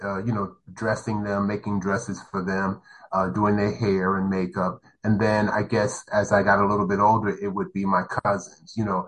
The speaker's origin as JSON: {"language": "English", "town": "Newark", "region": "New Jersey", "country": "United States", "lives_now": "Jersey City, United States", "said": "I'm from Newark, New Jersey, but I live in Jersey City, New Jersey."}